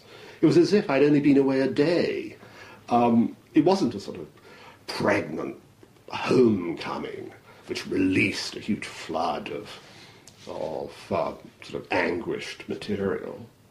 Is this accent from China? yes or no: yes; Shanghai, China; moved away; And I was brought up in Shanghai, which was an American zone of influence